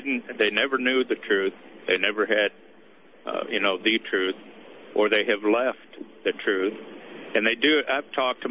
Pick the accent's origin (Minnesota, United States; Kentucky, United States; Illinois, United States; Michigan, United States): Michigan, United States; Detroit; I'm 50 years old. I grew up in Detroit, and I went to the public schools.